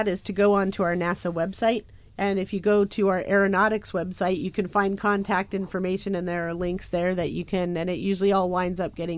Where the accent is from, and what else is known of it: Mars, Pennsylvania, United States; born or raised there